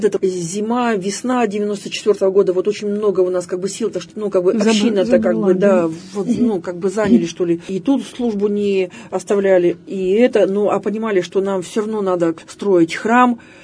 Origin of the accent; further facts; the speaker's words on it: Yekaterinburg, Sverdlovsk Oblast, Russia; куда же я с Уралмаша? Я говорю, коренная Уралмашка